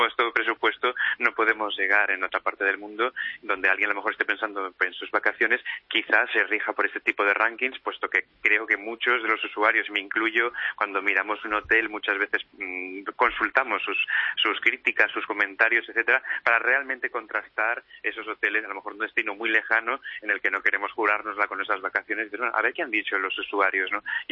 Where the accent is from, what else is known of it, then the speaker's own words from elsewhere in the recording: Barcelona, Catalonia, Spain; now in Mallorca, Spain; Yo la verdad es que soy originario de Barcelona, pero ya hace 9 años que me vine para aquí